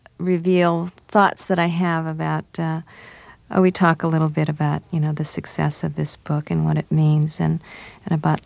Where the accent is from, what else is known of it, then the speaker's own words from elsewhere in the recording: United States; with the experiences I had lived through as an American